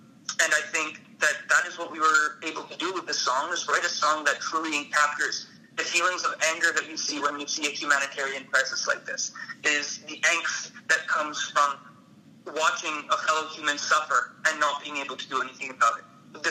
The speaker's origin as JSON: {"language": "English", "country": "India", "said": "that came from a lot of the teachings that we learn as Indians growing up."}